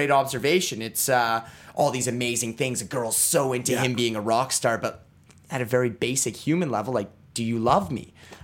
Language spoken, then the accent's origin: English; Ottawa, Ontario, Canada; I grew up in Ottawa. I grew up down the street. I was very lucky. I had quite a thrash upbringing. I grew up down the street from … So Canadian thrash metal and heavy metal, very well represented on that street in suburban Ottawa.